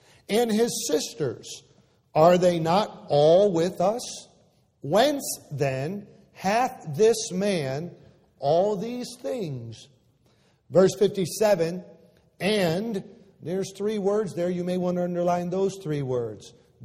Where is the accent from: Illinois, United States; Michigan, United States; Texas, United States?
Michigan, United States; now in Florida, United States; in my case, in Beverly's case, we came from Michigan and all the family meets up there. South Florida has become home to us, but you always have that thought about going home.